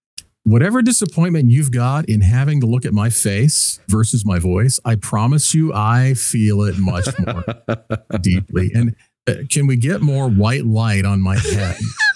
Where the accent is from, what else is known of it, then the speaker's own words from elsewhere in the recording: Michigan, United States; I grew up in Michigan, Southern Michigan, and I had a buddy of mine.